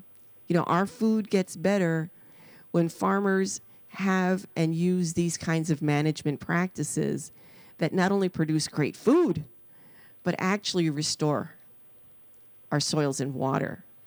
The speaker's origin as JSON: {"language": "English", "town": "New York City", "region": "New York", "country": "United States", "tie": "born or raised there", "said": "You know, I grew up in the Bronx. I spent most of my youth, even through the college years, in New York City."}